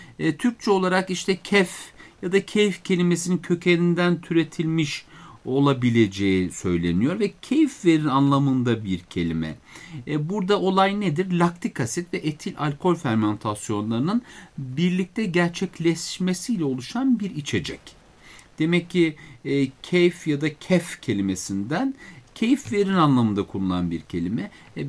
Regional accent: Beypazarı, Ankara, Turkey; ben Beypazarlıyım, Ankara Beypazarı

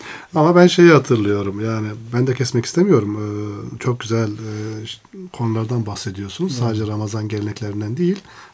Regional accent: Bozkır, Konya, Turkey; Tabii ben 1969-70 doğumluyum. Benim çocukluğumda tabii Konya'nın Bozkır, Akise küçük bir yerleşim yeri.

